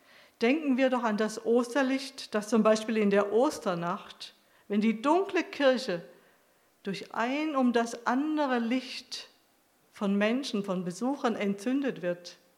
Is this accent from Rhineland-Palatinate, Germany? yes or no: no; Stuttgart, Baden-Württemberg, Germany; Ich war damals in Stuttgart, das war in der Zeit, wo ich hier aktiv war und bin nach Stuttgart in meine Heimat gefahren.